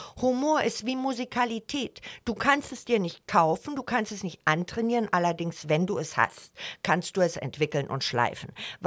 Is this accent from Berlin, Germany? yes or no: yes; Berlin, Germany; Als Berliner, wenn du irgendwo seriös tätig sein willst, kannst du dir das nicht erlauben. Es könnte ein Konzernchef nicht so reden wie ich jetzt.